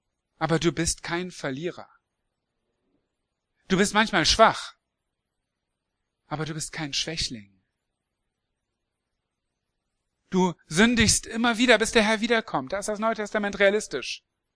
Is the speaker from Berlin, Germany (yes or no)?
no; Hanover, Lower Saxony, Germany; Ich komme ursprünglich aus Hannover, wie einige wissen.